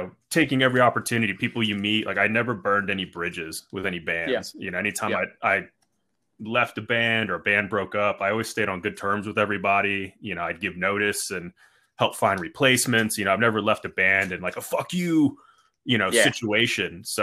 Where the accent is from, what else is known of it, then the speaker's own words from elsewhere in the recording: Ohio, United States; moved away as an adult; now in Los Angeles, United States; I was originally from Ohio, which is just kind of a Midwest, you know, place in the middle of the US, and then got a chance to move to LA and join a touring band.